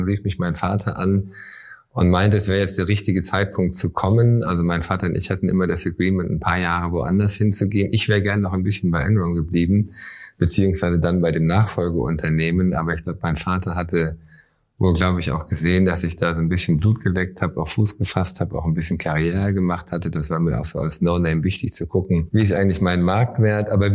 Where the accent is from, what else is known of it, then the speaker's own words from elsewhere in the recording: Siegen, North Rhine-Westphalia, Germany; Ich bin 74 in Siegen geboren und habe mein Abi in Siegen gemacht, war aber ein Jahr lang in den USA auf dem Internat an der Ostküste in der 11. Klasse.